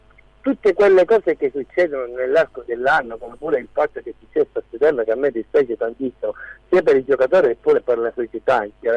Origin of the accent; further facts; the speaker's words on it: Cariati, Calabria, Italy; Io sono di Cariati, con esattezza